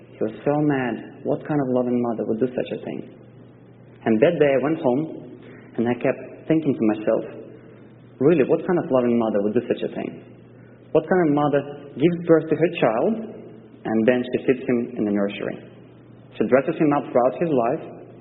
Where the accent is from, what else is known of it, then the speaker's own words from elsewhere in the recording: Russia; English is a second language; I have an accent. This is not a speech impediment. I speak like this because I'm from Russia.